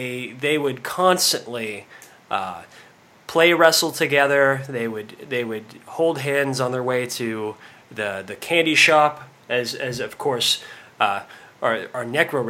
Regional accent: Utah, United States; Well, I'm from Utah, so no.

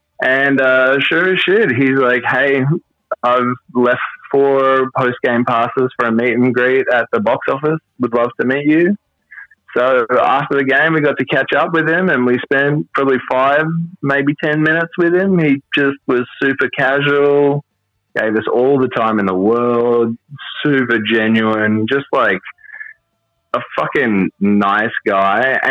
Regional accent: Sydney, New South Wales, Australia; also born or lived in Gold Coast; You know, I grew up in Sydney, but then I lived on the Gold Coast.

